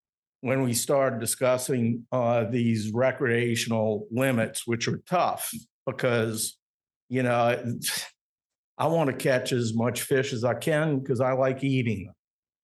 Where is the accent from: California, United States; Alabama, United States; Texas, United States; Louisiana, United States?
Louisiana, United States; New Orleans; You know, I'm a lifelong resident of Louisiana. I grew up in New Orleans fishing Lake Pontchartrain. We had a place in Hopedale.